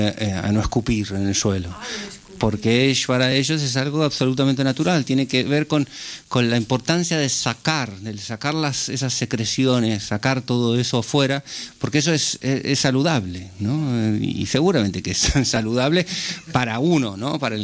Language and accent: Spanish; Argentina; por lo menos para mí, como argentino.